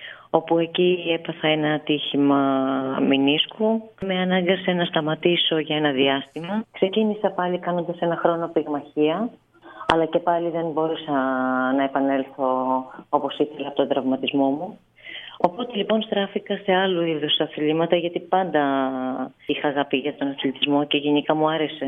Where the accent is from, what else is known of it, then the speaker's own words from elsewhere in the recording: Agrinio, Western Greece, Greece; που γίνονταν στην πόλη μου εκείνη την περίοδο